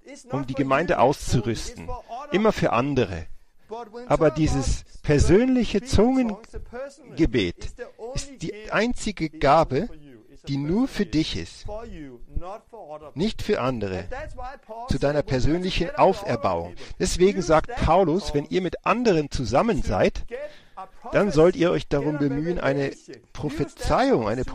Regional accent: Denmark; first language Danish; German is a second language; Ich bin eigentlich ja Däne und spreche Dänisch, aber ich spreche eine Sprache. Und das Dänische ist meine Muttersprache. Das habe ich gelernt als Baby, als Kind.

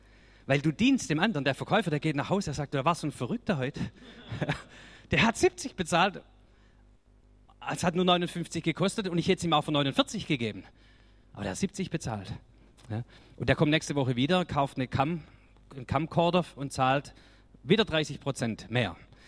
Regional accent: Swabia, Germany; Zumindest für mich als Schwabe.

